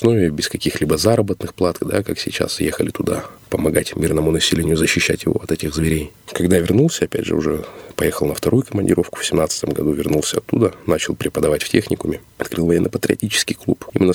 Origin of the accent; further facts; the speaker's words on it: Irkutsk, Irkutsk Oblast, Russia; born there; Родился в Иркутске.